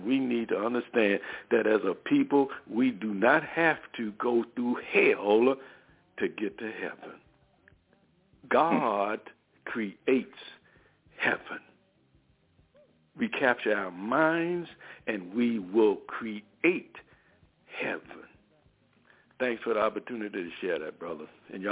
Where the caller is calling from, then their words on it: Richmond, Virginia, United States; Yes, sir. Good afternoon, brothers. I'm from Richmond here in Richmond, Virginia.